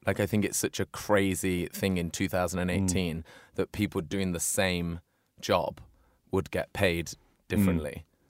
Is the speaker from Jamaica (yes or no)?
no; Manchester, North West England, United Kingdom; I met David Beckham because I grew up in Manchester and he played for Man United